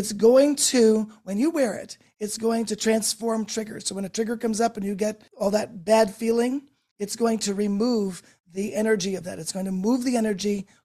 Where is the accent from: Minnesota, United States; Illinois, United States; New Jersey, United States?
New Jersey, United States; now in New York, United States; Okay. I'm originally from New Jersey. Yes.